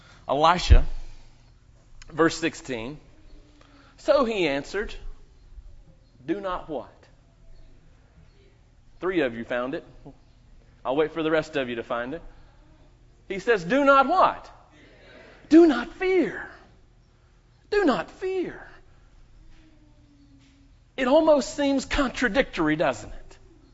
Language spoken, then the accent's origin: English; North Carolina, United States; Now, Carol, I'm from North Carolina.